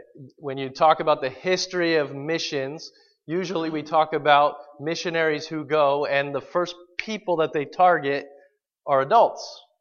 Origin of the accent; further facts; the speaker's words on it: West Palm Beach, Florida, United States; also born or lived in Mexico; now in Louisville, United States; I'm from Florida, so I grew up in Florida. I was born in West Palm Beach, amen?